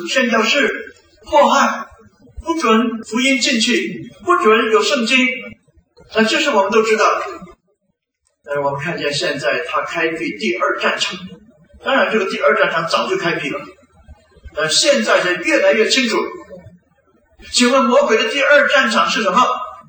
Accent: Beijing, China; 我是北京人，在北京长大

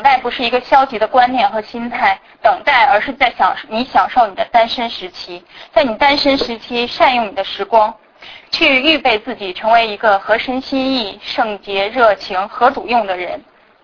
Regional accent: China; now in abroad; 因为我是从国内来的，我是国内的背景，我爸妈我父母都是不信主的

